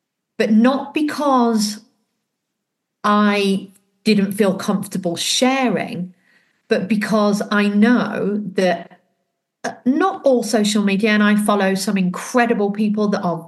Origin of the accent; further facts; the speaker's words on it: United Kingdom; we are British and, you know, we British people, we like to, you know, present ourselves in a certain way